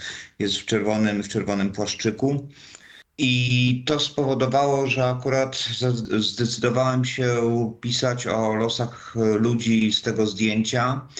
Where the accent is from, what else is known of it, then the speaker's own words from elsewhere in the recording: Lublin, Lublin Voivodeship, Poland; oryginalnie pochodzę z Lublina